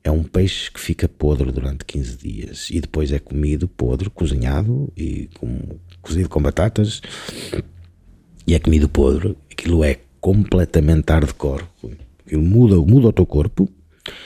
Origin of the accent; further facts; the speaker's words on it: Norte, Portugal; Eu sou transmontano